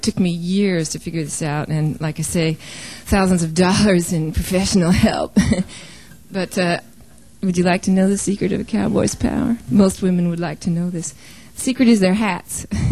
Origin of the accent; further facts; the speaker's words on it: California, United States; You can probably tell I'm from California.